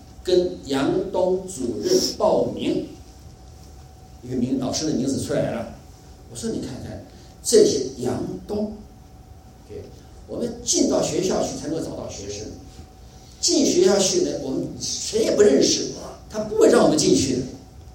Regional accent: Taiwan; born there; 我自己是穷困家庭的孩子出生的，因为我出生的是台湾，出生的是20大战还没有结束之前。

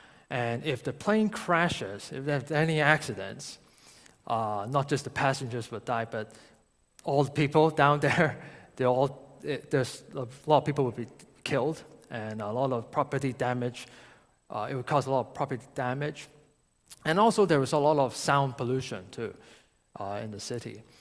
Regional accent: Hong Kong; But growing up in Hong Kong, land space is always an issue for everybody, and also for the government.

